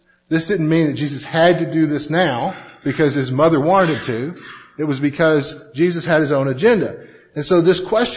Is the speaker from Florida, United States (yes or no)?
no; Texas, United States; I mean, I'm a patriot. I grew up in Texas. I love America.